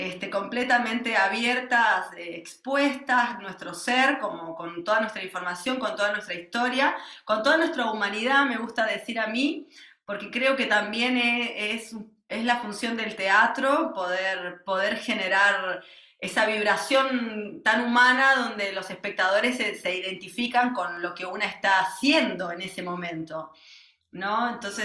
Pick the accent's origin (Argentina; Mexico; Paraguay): Argentina; Mendoza; now in Uruguay; yo soy argentina, soy de Mendoza